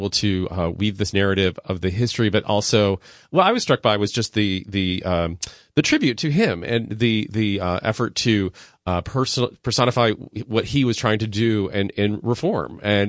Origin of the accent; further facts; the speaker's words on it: Indiana, United States; I grew up in Indiana, so yeah.